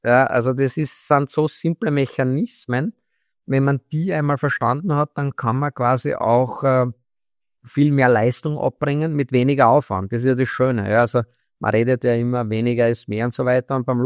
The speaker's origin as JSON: {"language": "German", "country": "Austria", "said": "wie man bei uns in Österreich sagt."}